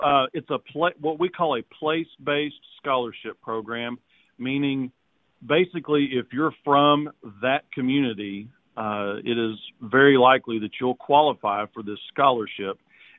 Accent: Walnut Ridge, Arkansas, United States; now in Arkadelphia, United States; claim, Walnut Ridge, Arkansas, a rice, soybean, cotton growing community up in northeast Arkansas as my hometown. I've been in Arkadelphia for about 20 years now

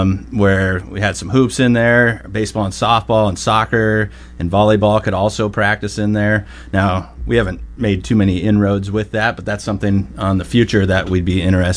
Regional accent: Tri-Cities, United States; I came in, you know, didn't want to go far from home. I grew up in Tri-Cities, so it was close to home.

